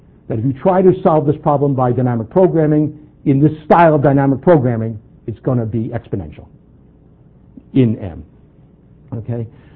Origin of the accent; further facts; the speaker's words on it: New York, United States; accent: New York; now in Toronto, Canada; And by now, even though I was introduced as a Torontonian, my New York accent will start to come out, and I can't help it at this speed.